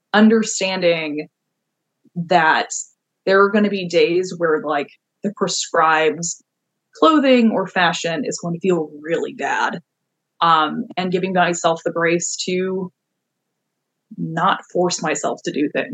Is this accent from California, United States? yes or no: yes; California, United States; moved away as an adult; now in Florida, United States; I grew up in California, and when I was 20 years old, joined the Navy and left and haven't been back.